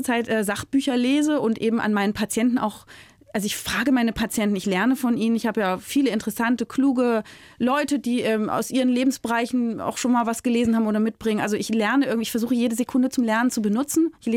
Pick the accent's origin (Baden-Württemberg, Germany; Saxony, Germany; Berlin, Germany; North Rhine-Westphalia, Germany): Berlin, Germany; Ich komme ja aus Berlin